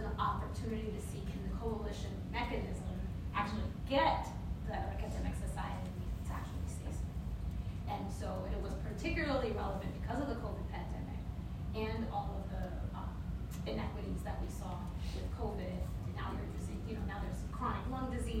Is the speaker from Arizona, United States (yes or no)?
no; Queens, New York, United States; When I came back to New York, and I'm from Queens, Hunter College, I'm from Queens.